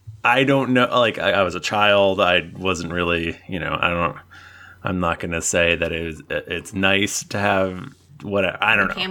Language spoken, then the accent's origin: English; New Jersey, United States; So I grew up in New Jersey, everyone's favorite state, who no one will make fun of.